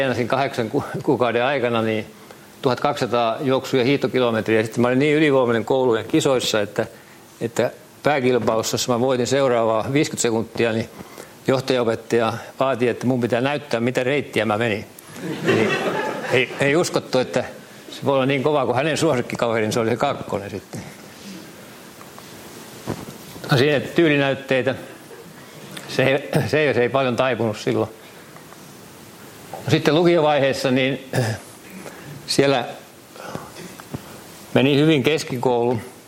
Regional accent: Jokioinen, Tavastia Proper, Finland; niin maaseutupitäjästä Jokioisilta siellä kasvoin ja sen aikainen 60-luku erityisesti ja sitten 70-luvun alku

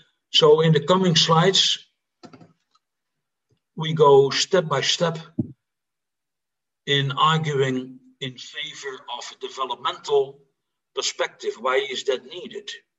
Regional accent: North Netherlands, Netherlands; I'm from the Netherlands, the north of the Netherlands, which is practically also the south of the Netherlands because it is a very small country

